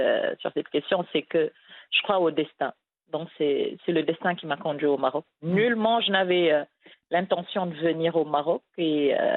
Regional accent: Senegal; Je suis sénégalaise, marocaine de cœur, comme vous l'avez dit

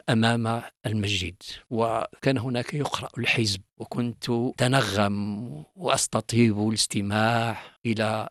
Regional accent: Berkane, Oriental, Morocco; born there; فرأيت النور في مدينة أبركان التي هي أخذت الاسم من ولي صالح بالمدينة يسمى سيدي أحمد أبركان. وأبركان بالأمازيغية تعني الأسود،

